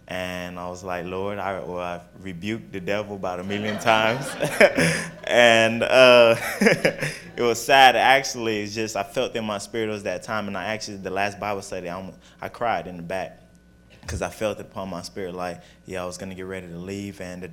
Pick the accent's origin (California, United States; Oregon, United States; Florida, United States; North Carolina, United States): Florida, United States; Immokalee; I'm from the village. I'm from Immokalee.